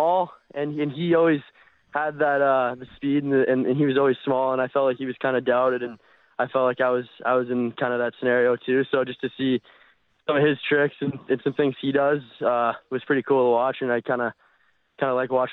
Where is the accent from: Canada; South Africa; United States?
Canada; Obviously, I'm Canadian